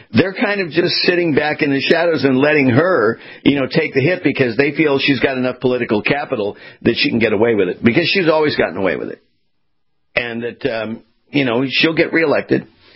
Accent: California, United States; as I said to you, I'm from California, and, you know, we get earthquakes.

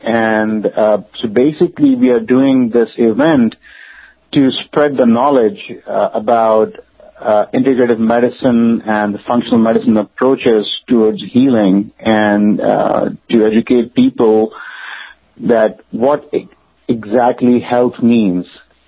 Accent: Karachi, Sindh, Pakistan; moved away as an adult; now in United States; Yeah, I'm from Pakistan. I grew up in Karachi.

